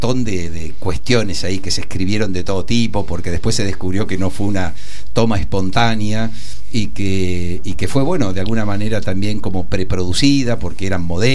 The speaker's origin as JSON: {"language": "Spanish", "town": "Vicente López", "region": "Buenos Aires Province", "country": "Argentina", "said": "un honor para aquellos que somos de Vicente López."}